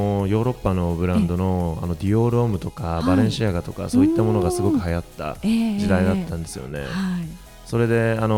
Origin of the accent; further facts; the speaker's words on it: Okayama, Japan; 私岡山 の、すごく田舎出身なんですけれども